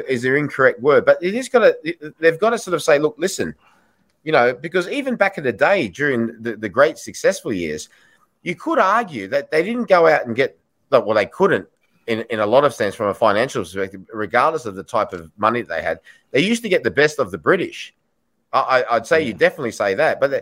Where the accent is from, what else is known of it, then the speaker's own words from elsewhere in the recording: Australia; I remember sort of saying, yeah, I'm from Australia.